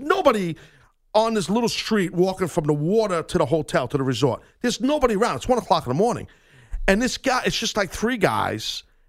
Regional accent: New York, United States; And I'm not even a Yankee fan. But it's just like, as a New Yorker, I was like, you know what?

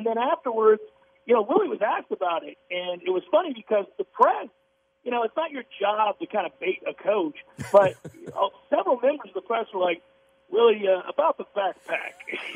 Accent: Tampa, Florida, United States; I grew up down in Tampa, but I finished school up here, and I never left for the reasons that you're talking about.

